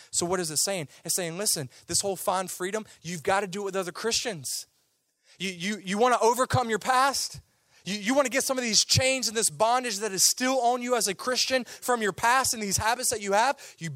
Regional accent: Louisiana, United States; In fact, I grew up in Louisiana.

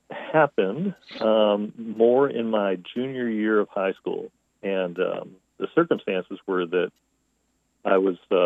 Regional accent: Liverpool, New York, United States; I grew up in a small town in the part of Syracuse, New York, called Liverpool, New York.

